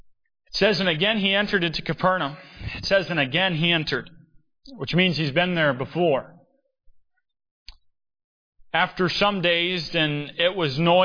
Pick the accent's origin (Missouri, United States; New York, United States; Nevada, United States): Missouri, United States; Cape Girardeau; I'm right south of St. Louis, was where I grew up in Cape Girardeau. My folks moved closer to St. Louis, to Festus, Missouri.